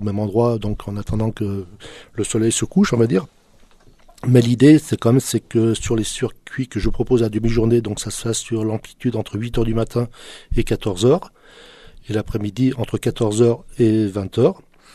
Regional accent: Lyon, Auvergne-Rhône-Alpes, France; je suis originaire de Lyon, donc enfant déjà, mais avec mes parents, je suis venu dans le Diois.

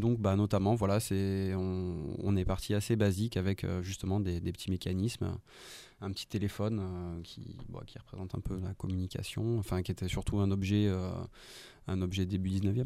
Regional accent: Romans-sur-Isère, Auvergne-Rhône-Alpes, France; nous venons de Romans, enfin on vient de la Drôme, la plupart du groupe habite à Romans et alentour.

